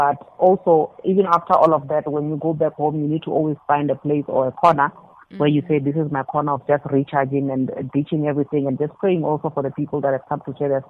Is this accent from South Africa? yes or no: yes; Mashamba, Limpopo, South Africa; I was born and bred in Mashamba Village, and I went to school there. That's like a few kilos away from Ilim. In the Makado, Noise Creature Municipality in Venda.